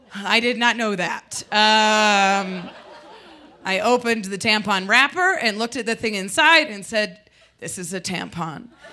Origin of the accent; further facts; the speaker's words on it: Midwest, United States; So I expected my mom to show me how to use a tampon, but we're from the Midwest